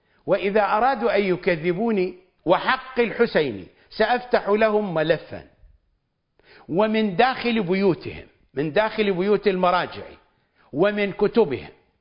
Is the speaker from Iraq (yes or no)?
yes; Iraq; مدينة النجف عندنا في العراق هي أشهر المدن في العراق